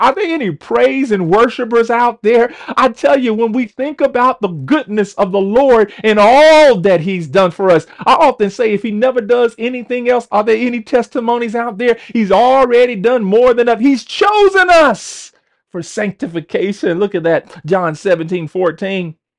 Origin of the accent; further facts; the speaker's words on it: United States; But there was something about I am American, and I love that. I served in the military armed forces